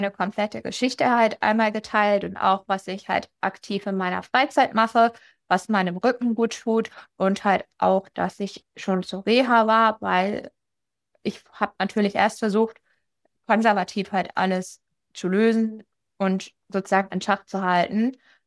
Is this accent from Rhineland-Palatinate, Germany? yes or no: no; Schleswig-Holstein, Germany; Ich komme aus Schleswig-Holstein